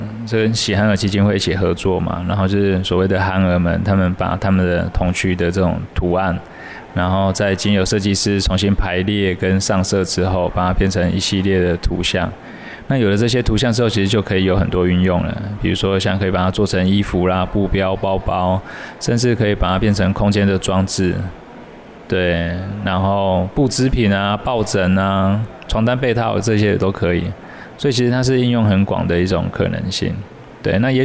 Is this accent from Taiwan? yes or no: yes; Kaohsiung, Taiwan; 我不是，我是高雄人